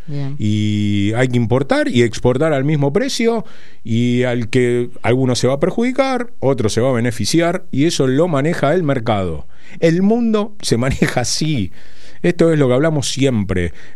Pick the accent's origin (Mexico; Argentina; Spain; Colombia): Argentina; sobre todo porque somos argentinos y todos encontraríamos la vuelta.